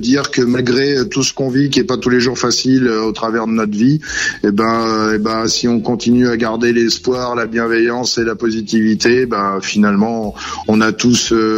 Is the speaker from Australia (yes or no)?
no; Cognac, Nouvelle-Aquitaine, France; born there; ma naissance à Cognac sous les effets de l'alcool, hein, puisque je suis né dans le Cognac